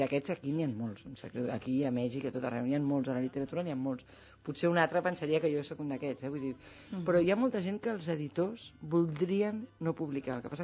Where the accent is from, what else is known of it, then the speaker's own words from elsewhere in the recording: Catalonia, Spain; M'agrada el meu poble de l'Empordà, a mi.